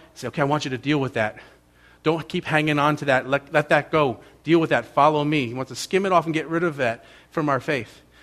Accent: New Jersey, United States; I'm from New Jersey, so that's my problem.

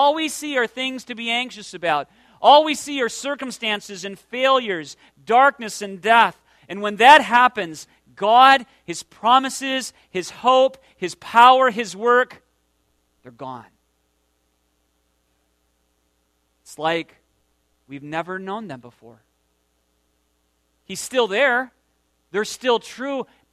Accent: South Dakota, United States; There's a great scene from the movie Dances with Wolves, you know, filmed back in my home state, South Dakota.

